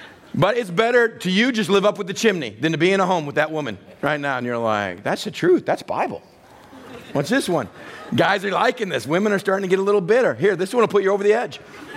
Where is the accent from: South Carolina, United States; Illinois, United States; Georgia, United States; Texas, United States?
Texas, United States; I'm Texan. I pick Texan because I'm Texan.